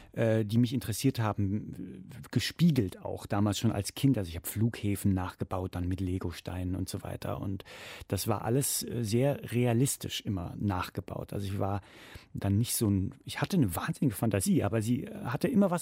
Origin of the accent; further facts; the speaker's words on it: Wiesbaden, Hesse, Germany; wo ich herkomme, in Wiesbaden